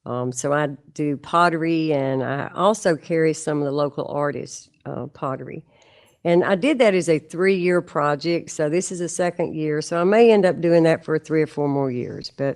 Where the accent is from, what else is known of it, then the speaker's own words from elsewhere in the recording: Georgia, United States; I'm from White County, the Helen Salty area.